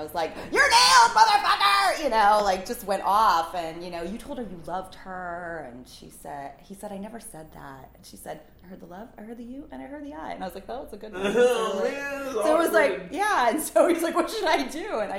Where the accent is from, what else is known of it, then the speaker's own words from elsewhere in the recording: Cleveland, Ohio, United States; I'm from Cleveland.